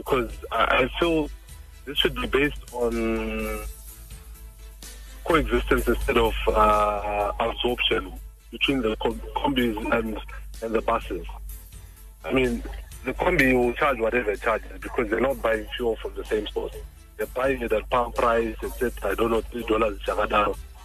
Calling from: Harare, Zimbabwe; I'm calling from Harare.

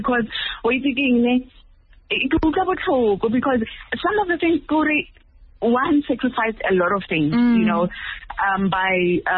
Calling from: Pretoria, Gauteng, South Africa; Yeah, in Pretoria.

